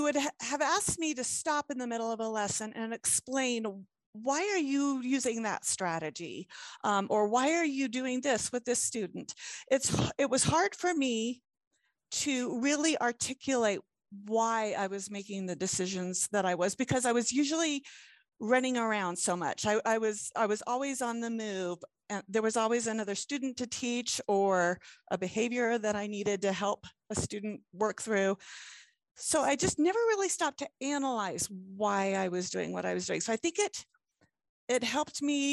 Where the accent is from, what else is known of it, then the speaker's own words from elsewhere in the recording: Virginia, United States; So originally I grew up in Southeastern Virginia, like in the Hampton Roads area.